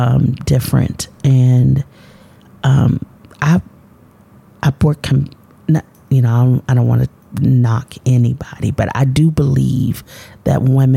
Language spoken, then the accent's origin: English; Harrisonburg, Virginia, United States; is being able to serve my hometown, but also all the people that I come into contact with, hearing their stories, mm-hmm. understanding why they have chosen Harrisonburg to be their home